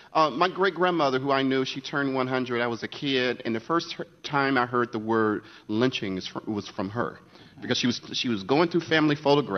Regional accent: Atlanta, Georgia, United States; I'm from Atlanta, Georgia, so I kind of, you know, I wasn't born in Jim Crow, but I knew people who lived through it.

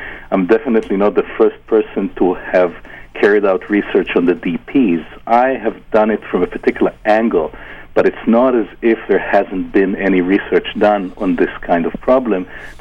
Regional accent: Israel; English is a second language; when I was growing up in Israel

